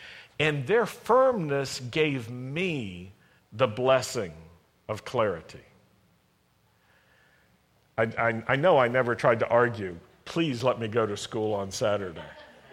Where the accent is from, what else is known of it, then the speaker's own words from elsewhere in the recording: Virginia, United States; Well, some of them maybe were Baptists, Southern Baptists, because I grew up in Virginia.